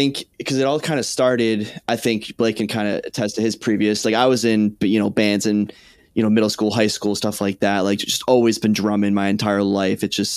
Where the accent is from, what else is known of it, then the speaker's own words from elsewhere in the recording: Buffalo, New York, United States; I was born in Buffalo, so definitely diehard Buffalonian